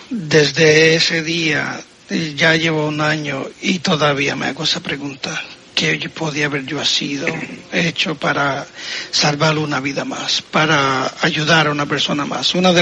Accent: Puerto Rico; born there; also born or lived in Málaga, Spain; Yo nací en Puerto Rico.

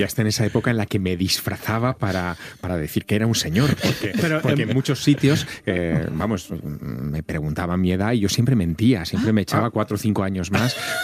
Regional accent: Teruel, Aragon, Spain; Y había un programa de radio en mi ciudad natal, yo soy de Teruel

